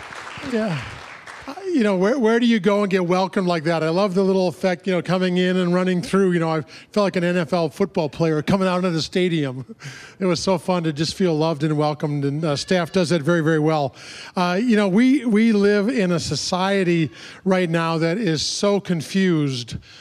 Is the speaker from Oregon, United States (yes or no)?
no; Denver, Colorado, United States; My wife and I, Mary Ellen, we're from Denver, Colorado, actually Golden, Colorado. Just moved there a few months ago